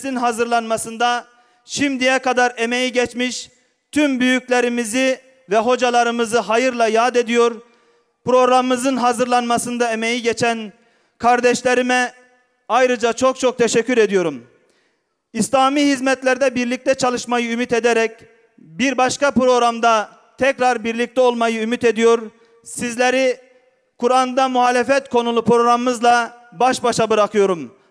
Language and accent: Turkish; Ankara, Turkey; biz Ankaralı talebeler olarak hocamızın yanındayız ve onunla beraber bu mücadeleyi sürdüreceğiz. Ve biz Ankaralılar olarak şöyle diyoruz